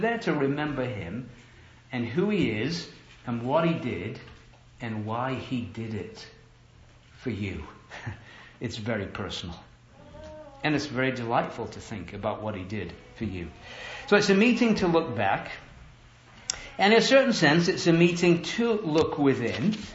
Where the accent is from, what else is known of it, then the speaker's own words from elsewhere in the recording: England, United Kingdom; As an Englishman, it's pretty tough to be there.